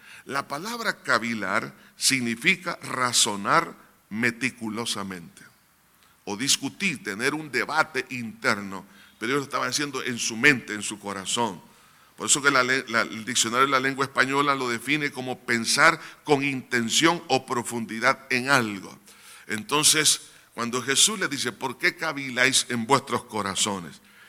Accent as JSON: {"language": "Spanish", "country": "El Salvador", "said": "Pero creo que como todos salvadoreños"}